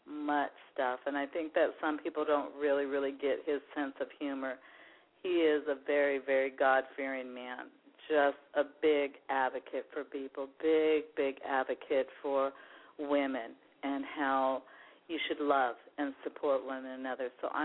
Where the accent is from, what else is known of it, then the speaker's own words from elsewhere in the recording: Seattle, Washington, United States; And Nikki originally is from Seattle, Washington, my hometown